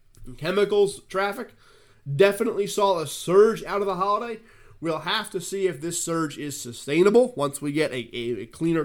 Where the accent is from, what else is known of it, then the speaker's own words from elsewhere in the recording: Philadelphia, Pennsylvania, United States; There were snow flurries, snow showers up around my hometown of Philadelphia just the other day.